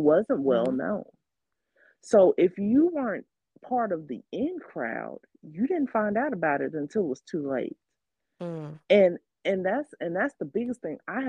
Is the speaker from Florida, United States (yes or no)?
yes; Florida, United States; now in Tennessee, United States; I'm not from, you know, Tennessee originally. I'm from Florida.